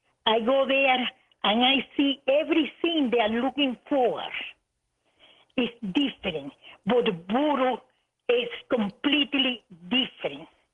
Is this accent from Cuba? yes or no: yes; Cuba; I grew up a medium in Cuba.